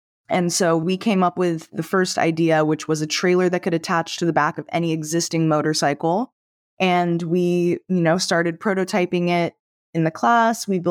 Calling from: Cambridge, Massachusetts, United States; I'm calling in from Cambridge, Massachusetts in the US today.

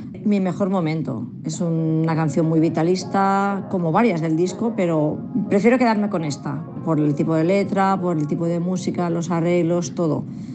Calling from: Caldas de Montbui, Catalonia, Spain; de Caldas de Montbui, Barcelona.

